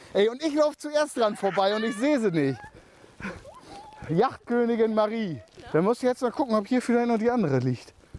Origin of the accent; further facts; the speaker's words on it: Lower Saxony, Germany; Also im Idealfall haben wir als gebürtiger Emsländer und patriotischer Niedersachsen natürlich Gummistiefel an.